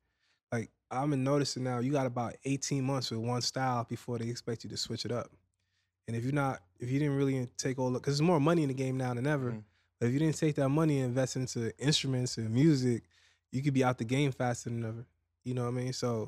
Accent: Trinidad & Tobago; born there; Like I was born in Trinidad, but I must have left the country maybe like once or twice.

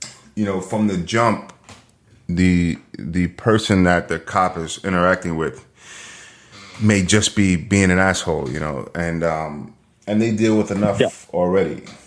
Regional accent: New York City, New York, United States; And so growing up in New York, right? Growing up in the inner city, I didn't grow up poor or anything like that, but you know, the poor neighborhoods in Manhattan

